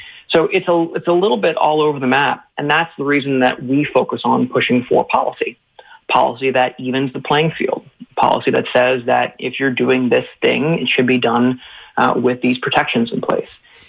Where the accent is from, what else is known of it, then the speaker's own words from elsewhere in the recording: North Carolina, United States; I grew up in North Carolina, and coal ash is a huge issue in North Carolina